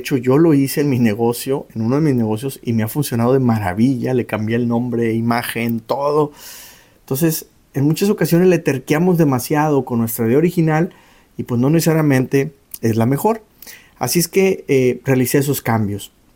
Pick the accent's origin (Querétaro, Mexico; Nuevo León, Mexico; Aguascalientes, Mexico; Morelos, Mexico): Nuevo León, Mexico; Monterrey; les quiero platicar mi experiencia este fin de semana pasado en mi ciudad natal, en Monterrey, Nuevo León, en México